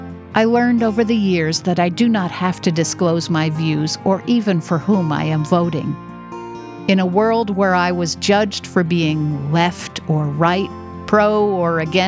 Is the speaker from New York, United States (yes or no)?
yes; New York City, New York, United States; also born or lived in the South; now in New England, United States; As I have mentioned before, I grew up in New York City. Then for a 16-year period, I lived in the South. And about 10-plus years ago, moved to New England.